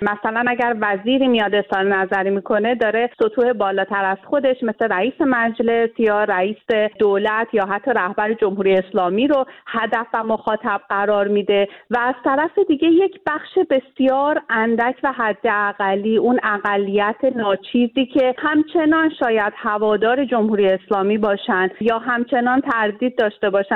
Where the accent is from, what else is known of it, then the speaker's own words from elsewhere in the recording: Iran; من به عنوان یه ایرانی متاسفم